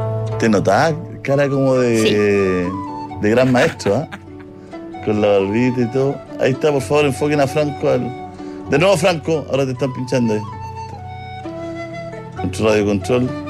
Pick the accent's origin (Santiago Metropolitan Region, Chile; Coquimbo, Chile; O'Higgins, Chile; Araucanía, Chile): O'Higgins, Chile; Rengo; Soy de Rengo.